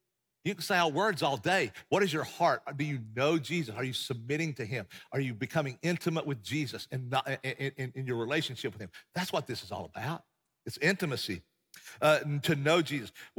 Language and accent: English; Appalachia, United States; We come from the Appalachian Mountains. We should be running moonshine, not preaching the gospel.